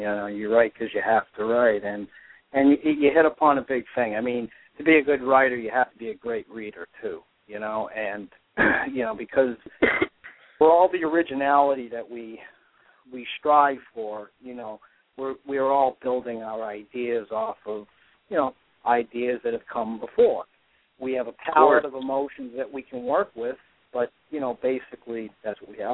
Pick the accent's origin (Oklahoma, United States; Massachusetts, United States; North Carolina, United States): Massachusetts, United States; We're both from Massachusetts. We both know lovely Lowell, Massachusetts, hometown to the great Jack Kerouac.